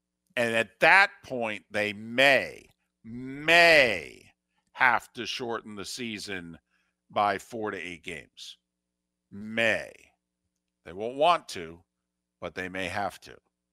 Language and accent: English; Edison, New Jersey, United States; I was in the Ford's Little League, which was a neighboring town to where I grew up in Edison.